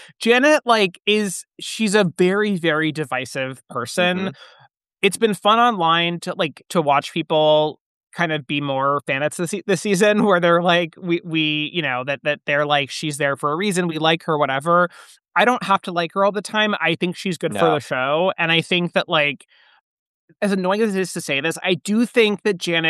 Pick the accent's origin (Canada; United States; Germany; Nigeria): United States; California; I'm from SoCal and I have a lot of thoughts about moving to Santa Clarita.